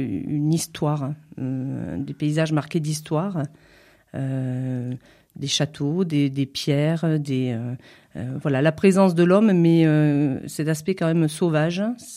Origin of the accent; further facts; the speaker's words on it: Marseille, Provence-Alpes-Côte d'Azur, France; j'exagère peut-être parce que je suis marseillaise